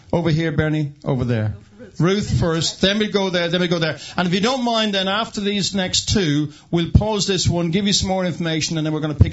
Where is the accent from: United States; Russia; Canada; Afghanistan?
Canada; Because I come from North America and Canada, where the viewpoint would be quite aggressively... quite orthodox.